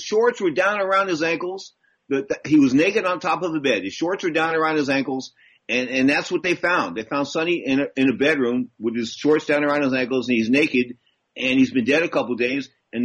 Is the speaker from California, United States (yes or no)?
yes; San Francisco, California, United States; When he found out I was from San Francisco, he had a little twitch, a little extra twitch in his handshake.